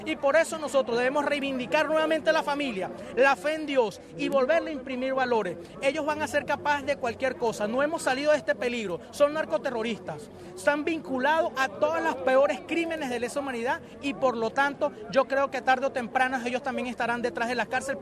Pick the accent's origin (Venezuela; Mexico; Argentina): Venezuela; Barinas; en el estado Barinas, de donde soy